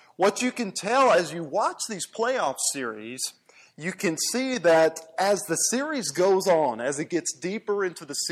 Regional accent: Georgia, United States; I'm from Georgia and I root for teams from Atlanta

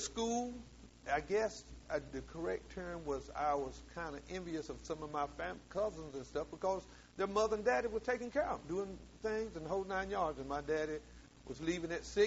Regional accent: Willard, North Carolina, United States; We grew up in Willard, North Carolina. My mother left when I was 2.

